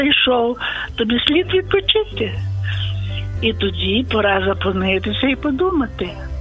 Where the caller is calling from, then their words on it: Volyn Oblast, Ukraine; я з Волині.